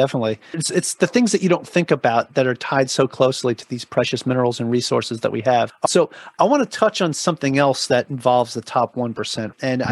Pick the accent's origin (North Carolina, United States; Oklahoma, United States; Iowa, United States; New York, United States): New York, United States; I grew up in New York, man, for sure. I saw gold fillings and gold teeth all the time, for sure.